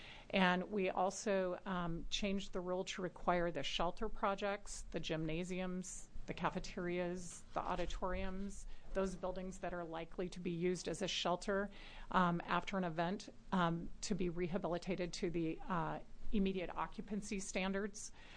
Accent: Joseph, Oregon, United States; I grew up in Joseph, and I happen to know that that high school is the biggest building, that gymnasium is the biggest building in town

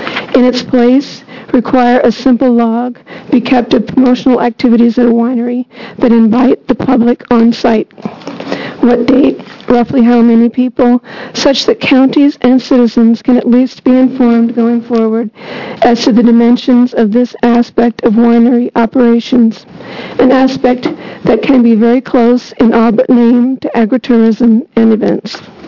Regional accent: Hillsboro, Oregon, United States; I'm from Hillsboro, Oregon.

